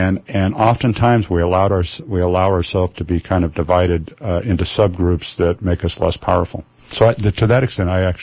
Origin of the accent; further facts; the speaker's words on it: Irvington, Oregon, United States; There are a lot of people in the neighborhood I grew up in Irvington who now think that that's some kind of an offensive thing to happen